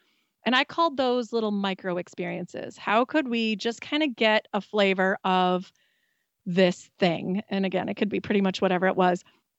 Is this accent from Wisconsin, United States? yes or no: yes; Wisconsin, United States; You know, we were in California, we're from Wisconsin.